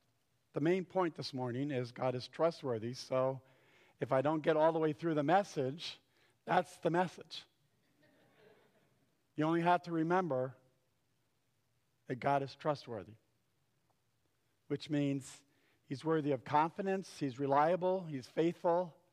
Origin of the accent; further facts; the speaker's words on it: New York, United States; Felt like a missionary because I'm from Westchester County. Totally out of my element.